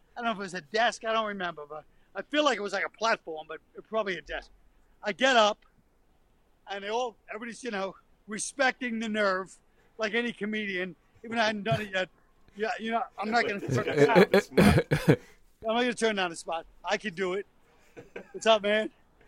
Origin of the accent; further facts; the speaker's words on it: Brooklyn, New York, United States; I know a lot of people think, hey, I'm from Brooklyn. You know, this guy's from Brooklyn.